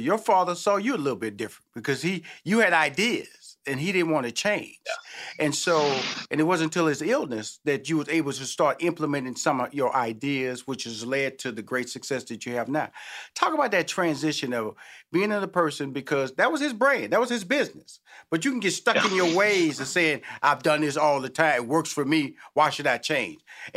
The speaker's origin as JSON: {"language": "English", "town": "Houston", "region": "Texas", "country": "United States", "said": "You know, it's barbecue, then there's fixings because I'm from Houston, Texas. I know about them fixings."}